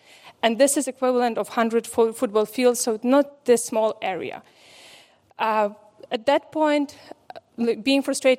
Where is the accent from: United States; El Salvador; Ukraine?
Ukraine; English is a second language; moved away as an adult; now in Austria; I'm originally from Ukraine, and over 10 years ago, I moved to Austria.